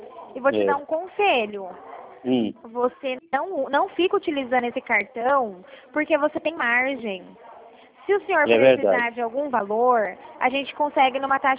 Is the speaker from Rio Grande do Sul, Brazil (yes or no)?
no; São Paulo, Brazil; eu sou do estado de São Paulo